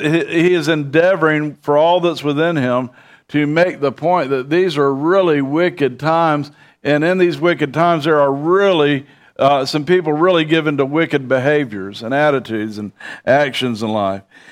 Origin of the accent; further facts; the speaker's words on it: Bradenton, Florida, United States; I'm from Bradenton, Florida.